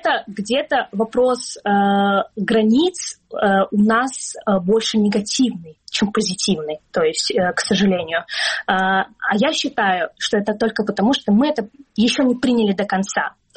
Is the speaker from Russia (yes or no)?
no; Crimea, Ukraine; born there; мы с тобой родились в Крыму, мы крымские татарки